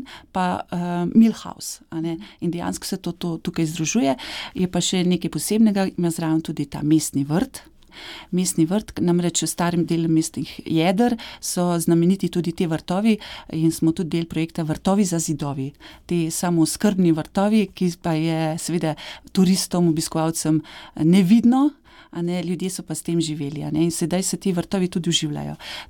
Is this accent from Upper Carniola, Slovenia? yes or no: yes; Škofja Loka, Upper Carniola, Slovenia; Prihajam iz Škofje Loke, torej srednjeveškega mesta, slikovitega mesta